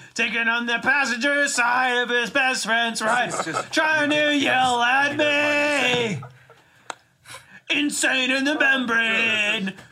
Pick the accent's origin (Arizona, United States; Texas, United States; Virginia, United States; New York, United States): Arizona, United States; Phoenix; I'm 23, and I'm from Phoenix, Arizona.